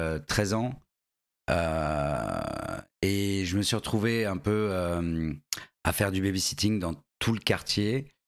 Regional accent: Paris, Île-de-France, France; born there; Je suis né à Paris, dans le 10e arrondissement, donc juste à côté d'ici. J'habitais sur le canal Saint-Martin.

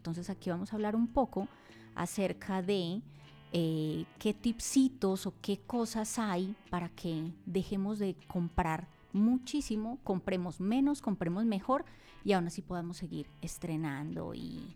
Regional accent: Colombia; now in Mexico; yo soy colombiana, pero ya llevo 15 años aquí

